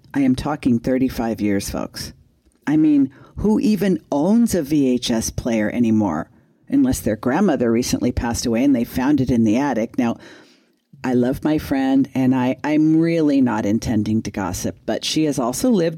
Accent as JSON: {"language": "English", "town": "Los Angeles", "region": "California", "country": "United States", "tie": "born or raised there", "said": "After all, I was born in Los Angeles, and even though I have lived in a number of different areas, LA had always been home."}